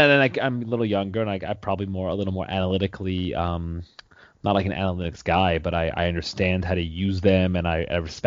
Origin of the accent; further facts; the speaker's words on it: New York, United States; I grew up in New York and grew up a Knicks fan.